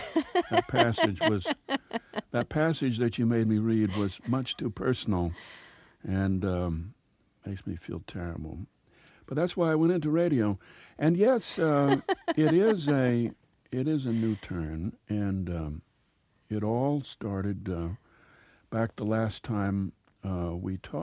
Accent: Minnesota, United States; Perhaps because I'm from Minnesota and grew up in a small town, this this Philadelphia sophisticate believes that I'm not capable of having had these feelings.

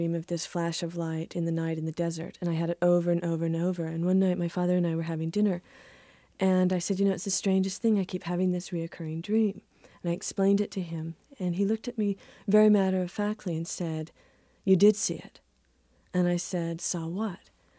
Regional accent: American Southwest, United States; all of us of this generation had been living with, growing up in the American Southwest, drinking contaminated milk from contaminated cows.

